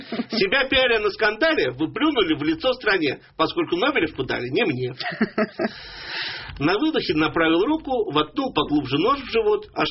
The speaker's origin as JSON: {"language": "Russian", "region": "Moscow", "country": "Russia", "said": "Я москвич."}